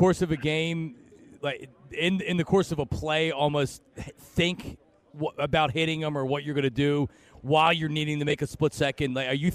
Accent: Willow Grove, Pennsylvania, United States; Did you know that the Willow Grove Mall, which is my home mall, because I grew up in Willow Grove

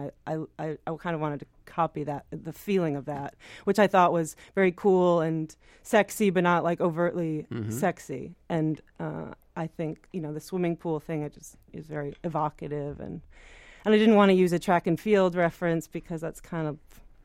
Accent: Chicago, Illinois, United States; born or raised there

